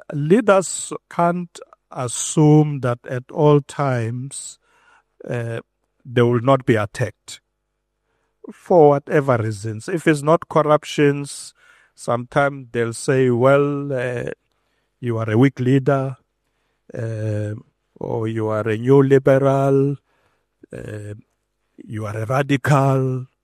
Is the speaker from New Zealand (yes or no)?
no; Alexandra, Gauteng, South Africa; Well, I grew up in Alex, and in 1982, I was at Alexander High School, where we started the Congress of South African Students.